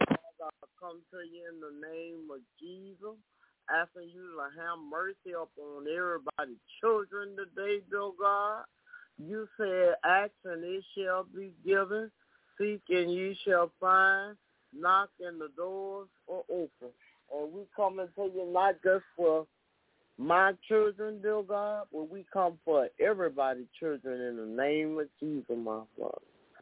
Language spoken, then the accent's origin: English; Homer, Louisiana, United States; I'm from Homer, Louisiana.